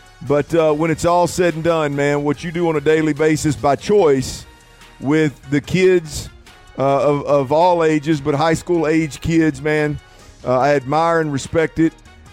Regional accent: Baytown, Texas, United States; I was born and raised in Baytown, Texas, on the east side of Houston over here.

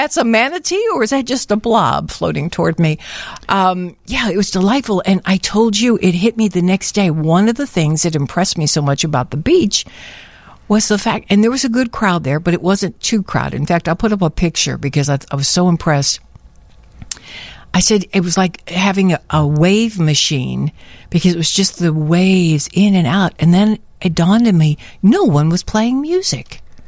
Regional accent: Chicago, Illinois, United States; Well, when I grew up in Chicago, North Avenue was our beach

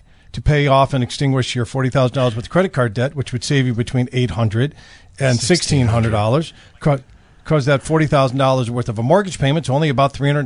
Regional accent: Des Plaines, Illinois, United States; somebody that I'm from Des Plaines. I grew up by Gulf Mill and went to Maine East.

